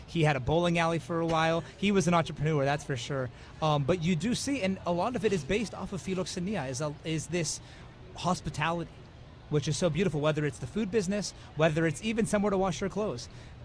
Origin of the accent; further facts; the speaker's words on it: California, United States; I am from California.